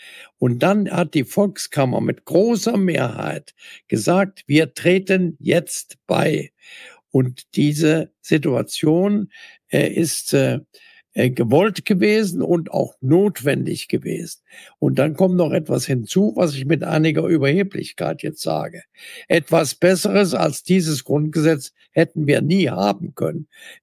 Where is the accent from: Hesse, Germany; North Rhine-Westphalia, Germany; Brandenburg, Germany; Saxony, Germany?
Saxony, Germany; Dresden; in meiner Heimatstadt Dresden